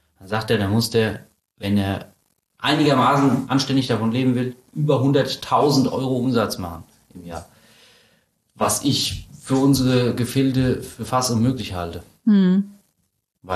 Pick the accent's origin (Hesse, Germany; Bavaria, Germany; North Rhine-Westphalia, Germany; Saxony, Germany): Hesse, Germany; Schotten; ich bin aus Schotten